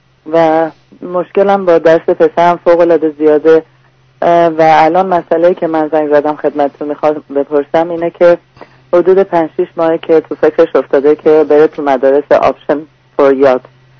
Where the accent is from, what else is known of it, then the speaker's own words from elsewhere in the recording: Iran; moved away; چون از ایران پا شدیم اومدیم اینجا